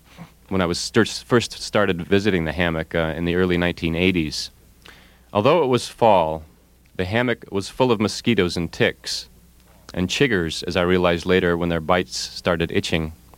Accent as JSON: {"language": "English", "region": "New England", "country": "United States", "tie": "born or raised there", "said": "more savage than any other place I'd experienced growing up in New England."}